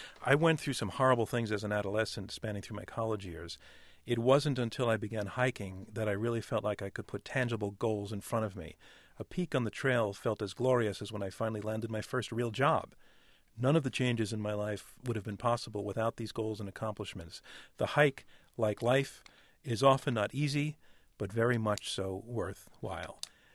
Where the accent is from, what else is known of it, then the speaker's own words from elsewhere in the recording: Bronx, New York, United States; I'm from the Bronx, and you cannot find them in the Bronx.